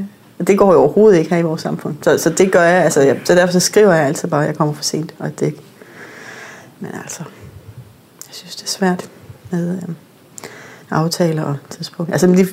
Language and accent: Danish; Northern Norway, Norway; Jeg voksede op i Nord-Norge, som min far er same, så jeg har hele min familie er samer.